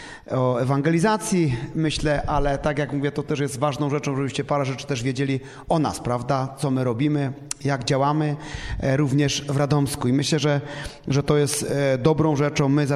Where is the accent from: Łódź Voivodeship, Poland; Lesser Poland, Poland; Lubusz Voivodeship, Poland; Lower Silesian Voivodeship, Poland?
Lesser Poland, Poland; Limanowa; born there; also born or lived in Silesia; W Limanowej się urodziłem, prawda? No większość życia spędziłem na Śląsku